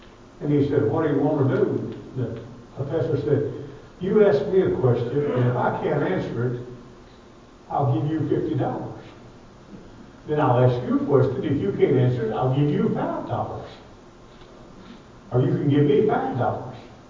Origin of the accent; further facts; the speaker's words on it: Kentucky, United States; I'm originally from Kentucky.